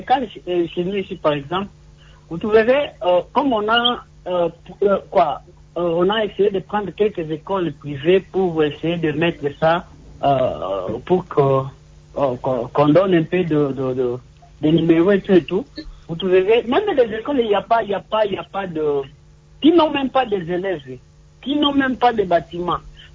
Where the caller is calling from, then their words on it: Kisangani, Tshopo, DR Congo; Parce que ici chez nous, à Kisangani, par exemple, elle ne sera pas là.